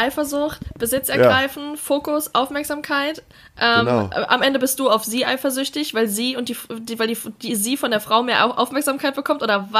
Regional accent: Essen, North Rhine-Westphalia, Germany; ich habe eine Freundin hier in Nähe Essen, wo ich herkomme

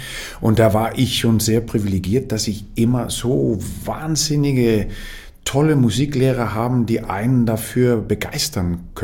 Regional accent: Denmark; weil das natürlich sehr nah an meiner Heimat ist und man fühlt sich als Däne eigentlich sehr dänisch hier

